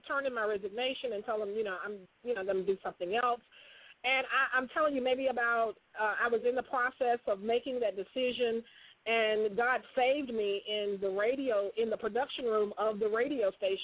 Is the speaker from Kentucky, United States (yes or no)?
no; Birmingham, Alabama, United States; It was crazy because I was, I grew up in Birmingham